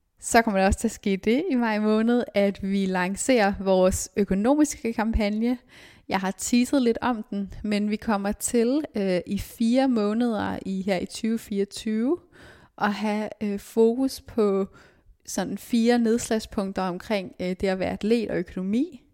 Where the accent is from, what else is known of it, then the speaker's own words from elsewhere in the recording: Aarhus, Central Denmark Region, Denmark; da jeg så i min hjemby i Aarhus